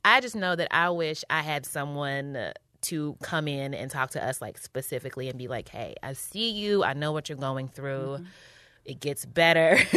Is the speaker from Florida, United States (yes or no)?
no; Louisville, Kentucky, United States; I identify as like sort of Midwest-ish because I'm from Louisville, which is in northern Kentucky, which is like 2 hours from Cincinnati.